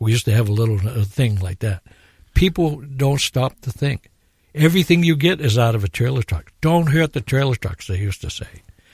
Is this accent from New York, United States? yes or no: no; Westbrook, Maine, United States; And they knew, because I was from Westbrook.